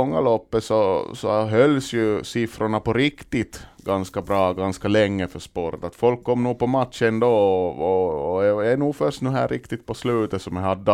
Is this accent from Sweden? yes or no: no; Malax, Ostrobothnia, Finland; Men jag är från Malax, jag jobbar mycket i Närpes.